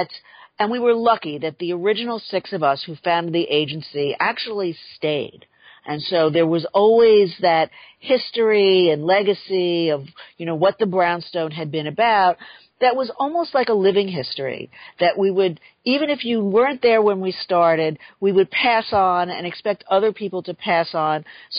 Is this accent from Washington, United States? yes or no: no; The Bronx, New York, United States; I grew up in the Bronx, in a hardworking family.